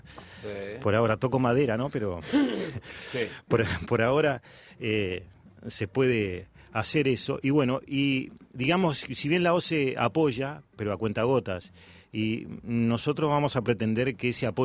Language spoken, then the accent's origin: Spanish; Aguas Corrientes, Canelones, Uruguay; cuando me dicen de dónde sos, le digo de Aguas Corrientes. Bueno, incluso los libros dicen oriundo de Aguas Corrientes.